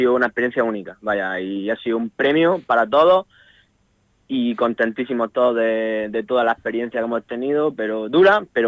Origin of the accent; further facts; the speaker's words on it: La Mojonera, Andalusia, Spain; aquí en Almería, pero yo soy de la Mojonera.